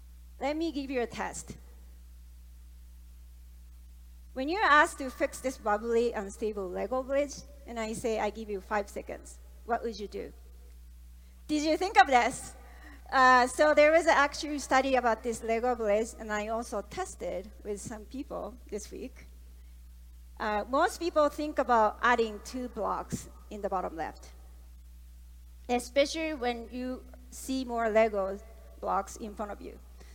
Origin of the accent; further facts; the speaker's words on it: Japan; Where I grew up in Japan, we have this word